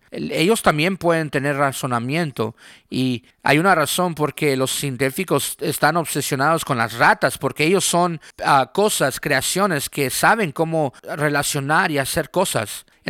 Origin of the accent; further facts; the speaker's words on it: Colorado, United States; Los árboles de Carolina del Norte, las montañas de Colorado, de donde yo soy